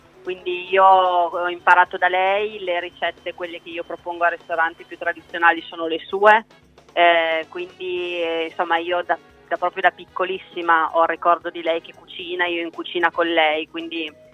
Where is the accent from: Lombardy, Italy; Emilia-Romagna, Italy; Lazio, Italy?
Emilia-Romagna, Italy; Taneto di Gattatico; per me il luogo del cuore dove sono cresciuta è a Taneto di Gattatico, che è il mio paese